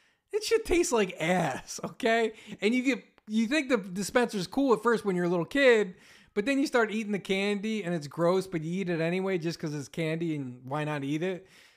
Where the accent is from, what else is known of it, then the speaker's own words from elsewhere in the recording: New Jersey, United States; I am from the Philadelphia area, 20 miles east of Philly in a little town called Chemung, which no one knows where it is, but it's like 10 miles from Cherry Hill, which you'll probably know.